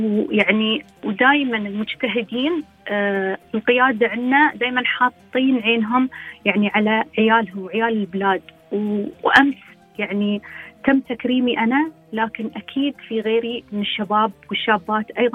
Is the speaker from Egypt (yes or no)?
no; United Arab Emirates; وأنا أفتخر بكوني أنا إماراتية أنتمي لهذا البلد